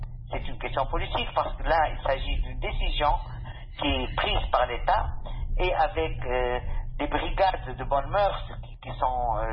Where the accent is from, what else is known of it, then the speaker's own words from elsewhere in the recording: Tunisia; Nous sommes des Tunisiennes, des Tunisiens très solidaires avec les femmes